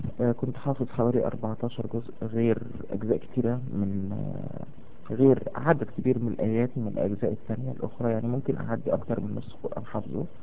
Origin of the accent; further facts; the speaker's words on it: Riyadh, Riyadh Province, Saudi Arabia; also born or lived in Egypt; أصل عربية ينتهي للأشراف، أنا من عيلة من الأشراف أهل البيت. كانت عيلة طبعا في الجزيرة العربية الأول، وبعد كده في الشام، وبعد كده جت واستوطنت في مصر. اتربيت في السعودية في الرياض،